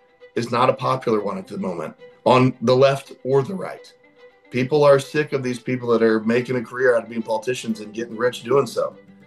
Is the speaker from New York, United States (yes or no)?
no; Biggsville, Illinois, United States; Okay. Well, I grew up in Biggsville, Illinois. I actually went to Union High School, which is now West Central.